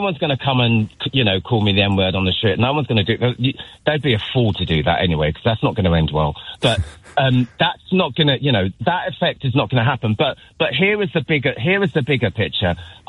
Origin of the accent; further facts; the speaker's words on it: United Kingdom; I'm black, I'm British, I'm proud, but I'm also proud of my, you know, my heritage as well.